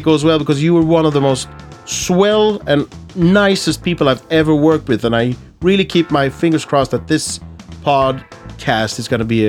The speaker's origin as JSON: {"language": "English", "town": "Malmö", "region": "Skåne", "country": "Sweden", "accent": "Scanian", "second_language": "English", "said": "my accent. You know, I'm from Malmö, so I have this, I speak skånska."}